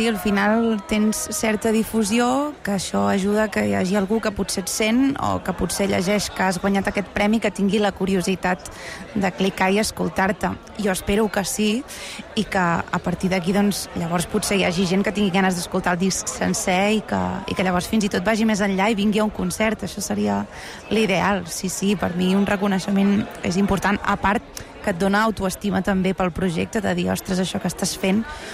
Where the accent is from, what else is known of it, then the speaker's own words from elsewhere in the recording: Santpedor, Catalonia, Spain; I jo crec que ha sigut el meu poble, Santpedor, que s'ha mobilitzat